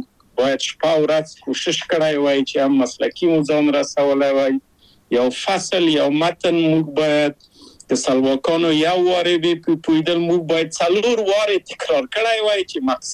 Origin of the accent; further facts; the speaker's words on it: Kabul, Afghanistan; زه له کابله په یو دولتي بورس چکسلواکیا ته راغلم.